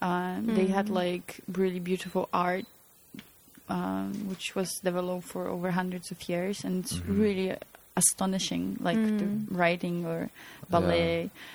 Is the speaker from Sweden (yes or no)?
no; Poland; English is a second language; I don't mind answering I'm from Poland, talking about Poland